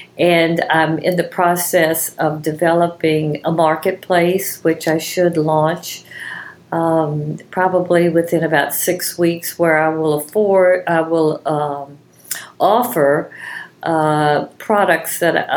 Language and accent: English; Baton Rouge, Louisiana, United States; I'm from Baton Rouge, Louisiana.